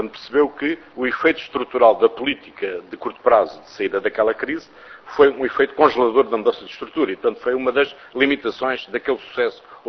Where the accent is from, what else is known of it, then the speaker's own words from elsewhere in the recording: Portugal; eu sou de Portugal